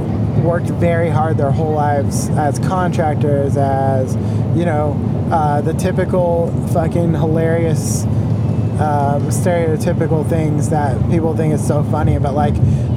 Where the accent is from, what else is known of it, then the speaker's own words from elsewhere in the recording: United States; I'm American, but...